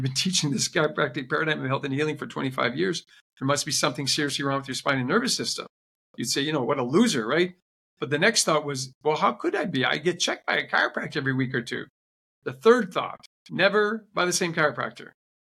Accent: Northern Canada, Canada; I'm from Northern Canada. We didn't have any indoor facilities like that.

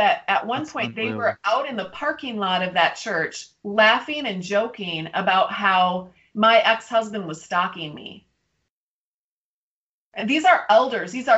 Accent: Minneapolis, Minnesota, United States; I'm from Minneapolis, Minnesota.

